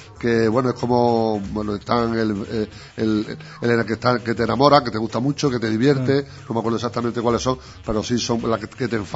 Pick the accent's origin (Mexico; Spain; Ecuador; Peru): Spain; los españoles somos uno de los países europeos al menos que más utilizan las redes sociales